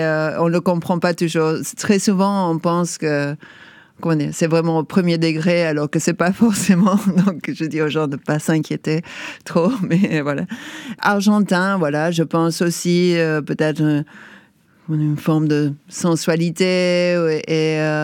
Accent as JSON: {"language": "French", "town": "Paris", "region": "Île-de-France", "country": "France", "tie": "born or raised there", "said": "j'ai vécu ici donc presque toute ma vie. Et je pense que peut-être je suis parisienne"}